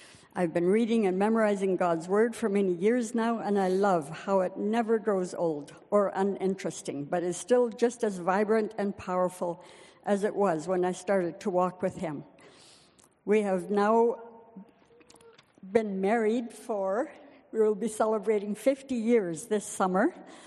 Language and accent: English; Vanderhoof, British Columbia, Canada; I was born and raised in Vanderhoof in a very large family.